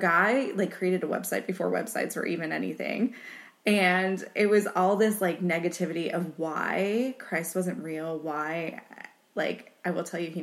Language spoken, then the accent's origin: English; Northeast, United States; And, you know, I grew up in the Northeast.